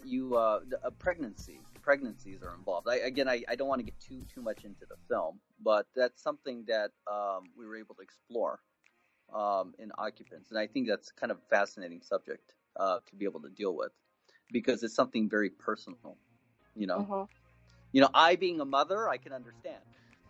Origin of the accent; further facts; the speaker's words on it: Japan; growing up in Japan, which I went to an international school there called Canadian Academy